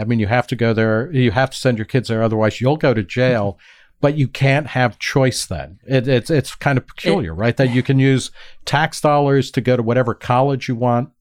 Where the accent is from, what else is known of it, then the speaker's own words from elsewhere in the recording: New Jersey, United States; This was growing up in New Jersey, where there were very sharp lines and kind of fights about whether or not any state money could go to Catholic schools